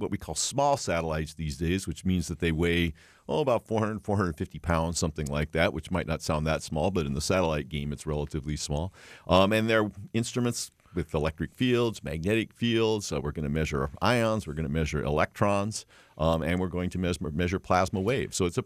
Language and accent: English; California, United States; I grew up in California, not in Iowa, and went to Berkeley as an undergrad